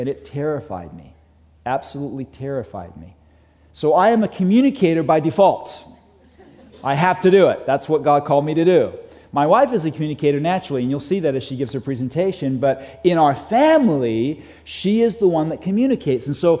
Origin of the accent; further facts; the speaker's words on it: England, United Kingdom; now in United States; I had an easy time when I was in high school because I was raised in England.